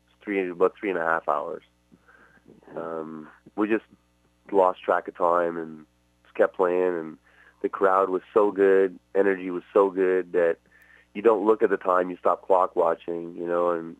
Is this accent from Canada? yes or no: yes; Canada; being Canadian and all, that was pretty amazing.